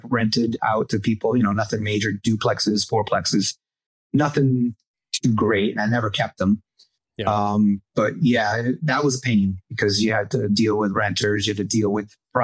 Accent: Arcade, New York, United States; moved away as an adult; now in Las Vegas, United States; I moved there from Buffalo, New York. Actually Arcade, New York, which is really close to Buffalo.

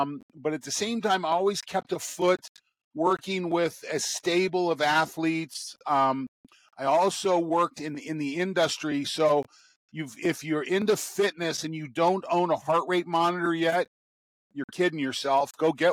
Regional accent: Ohio, United States; I grew up, Cheryl, I grew up in Eastern Ohio. We grew up in the strip pits over in Belmont County

